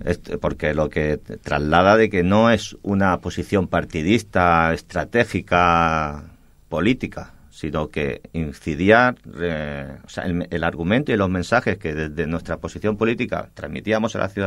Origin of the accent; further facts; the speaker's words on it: El Prat de Llobregat, Catalonia, Spain; vivimos en el Prat, somos del Prat, conocemos el Prat